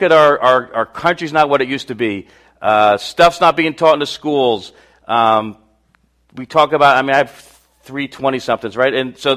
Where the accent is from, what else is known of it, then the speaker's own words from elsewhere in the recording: New York, United States; obviously, we're from New York, so 9/11 was more real to us than other places.